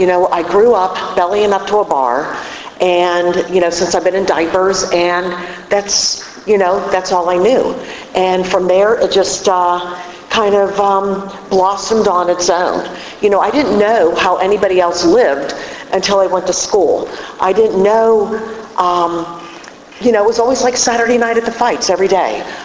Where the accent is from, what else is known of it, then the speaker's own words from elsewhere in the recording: Pittsburgh, Pennsylvania, United States; accent: Pittsburgh; And if you can't tell by the accent, I'm from Pittsburgh.